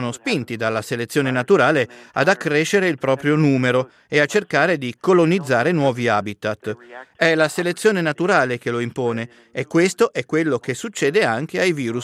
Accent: United States; E poi c'è anche da dire che nel mio paese, gli Stati Uniti, ma anche in altri paesi del mondo, non ci sono abbastanza tamponi

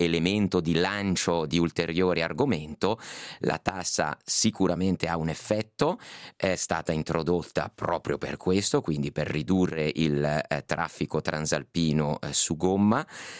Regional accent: Ticino, Switzerland; ticinese, leventinese, automobilista

